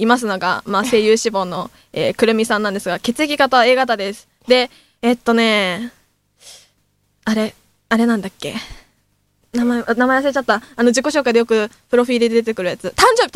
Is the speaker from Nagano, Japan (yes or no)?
yes; Nagano, Japan; moved away; 私もですね、地方出身で、長野県から、いつだったかな、まあ、そのなんか、うん、まあ、数年前に出てきて